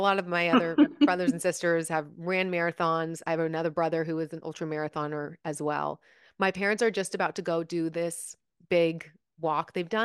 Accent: Carlsbad, California, United States; also born or lived in San Diego; I was born in San Diego, grew up in a little beach town, Carlsbad, Encinitas area. It was growing up like this little sleepy surf town.

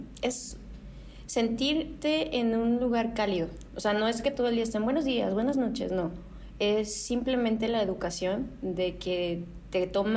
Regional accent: Ciudad del Carmen, Campeche, Mexico; also born or lived in Poza Rica, Mexico; yo nací en el estado de Veracruz, en Poza Rica, precisamente. Viví ahí hasta los 3 años y mi familia se mudó a Ciudad del Carmen, Campeche. Entonces, pues yo crecí, hice primaria, secundaria, preparatoria en Carmen.

